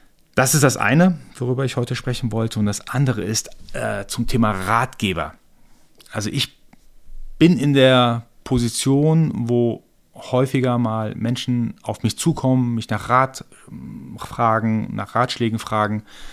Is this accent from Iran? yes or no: yes; Iran; now in Germany; Ich bin gebürtiger Iraner